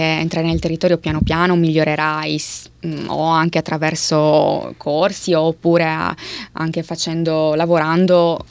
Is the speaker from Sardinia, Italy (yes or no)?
yes; Cagliari, Sardinia, Italy; Precisamente arrivo da Cagliari.